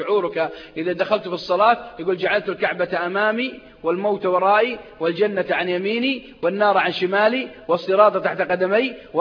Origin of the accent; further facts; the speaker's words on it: Saudi Arabia; منطقة عندنا في السعودية منطقة الحوية تعرفونها منطقة باردة أيام الشتاء